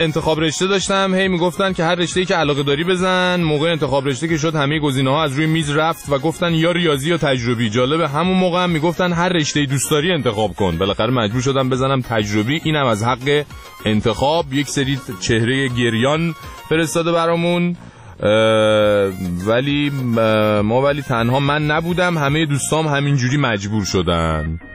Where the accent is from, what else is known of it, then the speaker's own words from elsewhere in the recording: Iran; ما ایرانیام